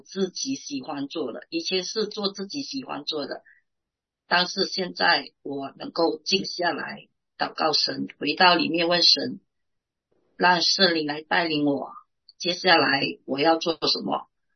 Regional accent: Malaysia; 我来自马来西亚，我是名叫

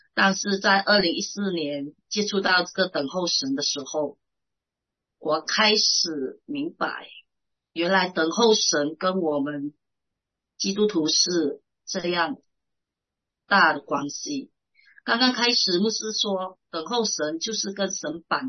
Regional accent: Malaysia; 我来自马来西亚，我是名叫

